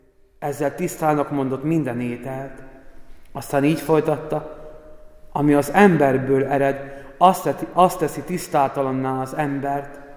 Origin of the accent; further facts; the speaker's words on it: Slovakia; now in Hungary; Itt Magyarországon nem szokás, de én felvidéki vagyok